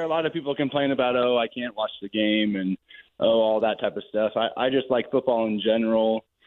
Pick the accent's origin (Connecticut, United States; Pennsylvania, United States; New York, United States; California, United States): California, United States; Sacramento; But I grew up. I'm a California person. I grew up in the Sacramento area.